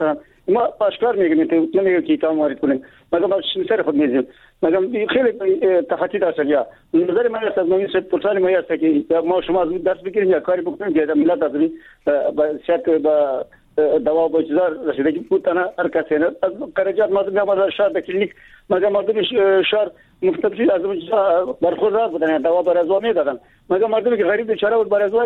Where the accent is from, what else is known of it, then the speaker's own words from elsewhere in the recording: Baghlan, Afghanistan; ما از بغلان هستم